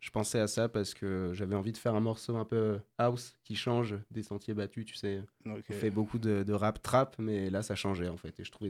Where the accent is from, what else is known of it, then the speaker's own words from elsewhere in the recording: Rouen, Normandy, France; On est tous de Rouen, en fait.